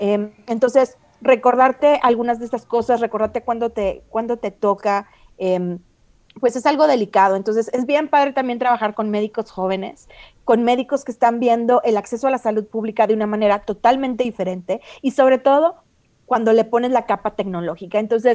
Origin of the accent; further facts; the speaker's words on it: northern Mexico, Mexico; O sea, no estoy enojada, así hablo. Soy norteñísima.